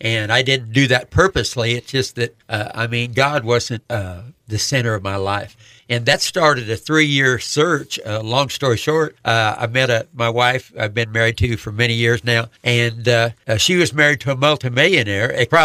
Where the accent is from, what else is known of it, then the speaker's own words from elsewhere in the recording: Post Falls, Idaho, United States; also born or lived in Spokane; Oh, in Post Falls, Idaho, northern Idaho. Some of the prettiest country in the whole world. But I was born in Spokane, Washington.